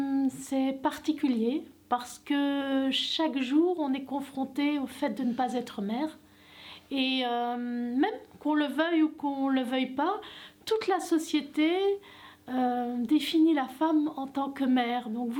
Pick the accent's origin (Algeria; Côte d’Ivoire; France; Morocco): Morocco; dans la culture d'où je viens, donc du Maroc, c'est très présent, en fait.